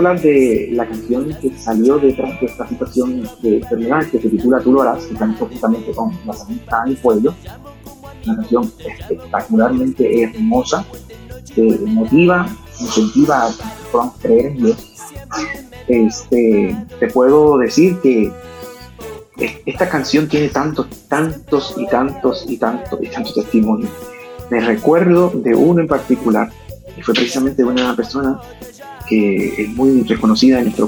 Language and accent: Spanish; Puerto Rico; Pero no soy de allá, soy puertorriqueño, hablo portugués, pero no soy brasileño.